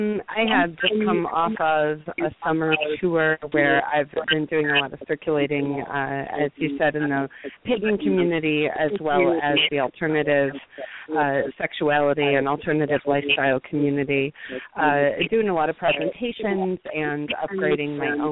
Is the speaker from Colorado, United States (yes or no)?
no; Detroit, Michigan, United States; Yeah, I'm from Detroit, so I spent a lot of my youth in the Ann Arbor area